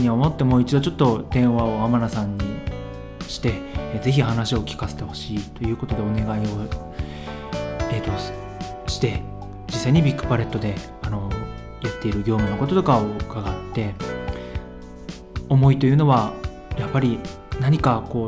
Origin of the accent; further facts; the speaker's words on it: Shiroishi, Miyagi, Japan; 僕はもともと出身が宮城県の白石市で、